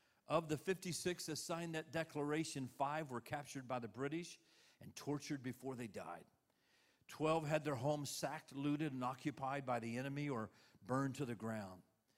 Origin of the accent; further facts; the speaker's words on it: United States; How many of you know we are blessed to be born and raised in America?